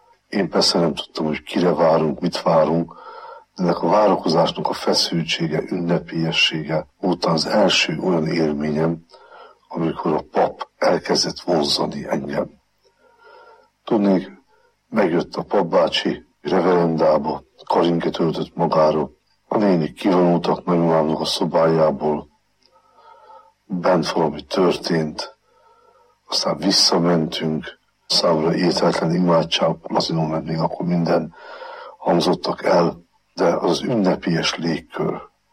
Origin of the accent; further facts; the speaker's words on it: Szekszárd, Tolna, Hungary; Szekszárdon nevelkedtem, szüleim, nagyszüleim, nagynénik világa volt az, akiktől megkaphattam a hitet.